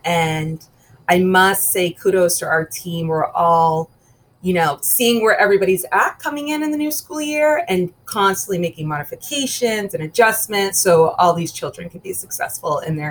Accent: Massachusetts, United States; now in East Greenwich, United States; I grew up in Massachusetts, so I figured Rhode Island was a good in between.

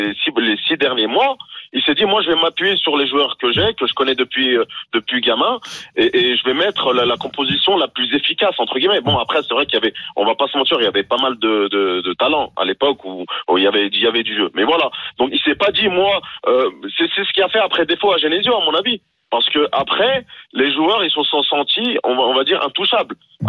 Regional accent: Lyon, Auvergne-Rhône-Alpes, France; moi, je suis lyonnais

